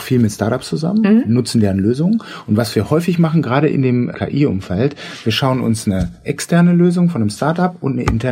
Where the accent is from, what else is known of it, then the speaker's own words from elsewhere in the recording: Germany; Und ich bin selber Deutscher.